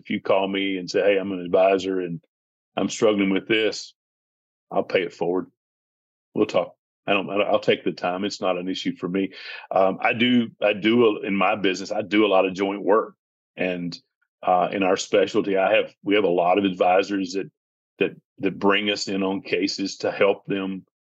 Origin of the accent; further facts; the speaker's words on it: the South, United States; now in Montana, United States; I grew up in the South. I was in the South all my life. I came out West when I was 25 years old